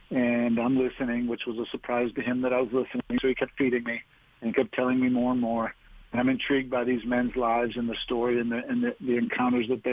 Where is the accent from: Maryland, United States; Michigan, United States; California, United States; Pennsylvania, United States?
Pennsylvania, United States; Pittsburgh; large Catholic family from Pittsburgh, Pennsylvania. Things were good. My faith was just what I did. I was born in Pittsburgh. I was the sixth and I was Catholic.